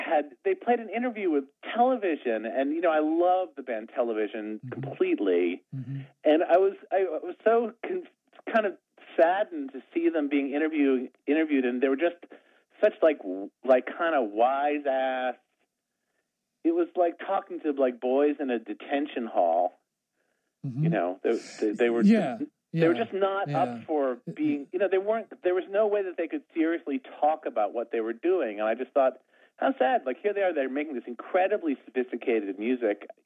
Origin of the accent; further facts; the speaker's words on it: Boston, Massachusetts, United States; I grew up in Boston, and the Boston analog of CBGB's was a place called The Rat.